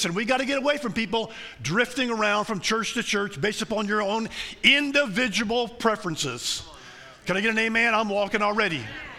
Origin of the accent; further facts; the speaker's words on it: Tennessee, United States; We lived in West Tennessee. I grew up in West Tennessee.